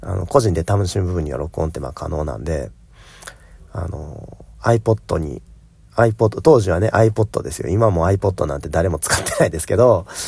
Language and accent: Japanese; Osaka, Japan; 僕みたいにまあ大阪で生まれて大阪で働いてたらまあ簡単ですよ。